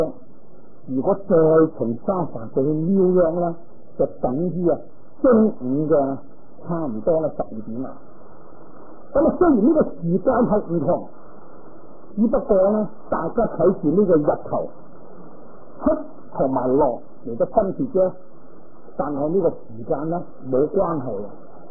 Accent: Hong Kong; 咁我哋香港出世，香港大噶啦

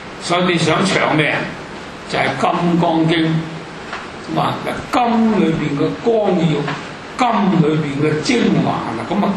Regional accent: Guangdong, China; 佢係湖南人，我全家都係湖南人，三十幾個，係我一個廣東人

